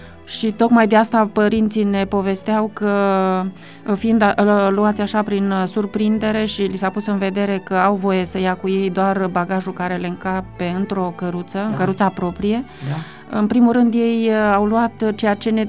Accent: Bărăgan, Romania; Fiindcă în copilărie o auzeam, în Bărăgan fiind, bunica mea, femeie analfabetă, dar destul de isteață

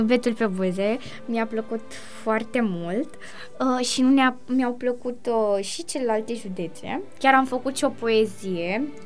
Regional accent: Romania; noi suntem mândri că suntem români

